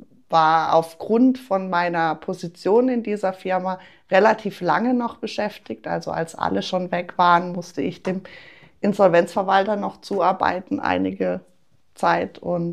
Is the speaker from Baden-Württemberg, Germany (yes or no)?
yes; Rheinfelden, Baden-Württemberg, Germany; Ich komme aus Rheinfelden, bin hier geboren und aufgewachsen, habe mal so kurze Abstecher gemacht in andere Orte mit freiwilligem sozialen Jahr und Studium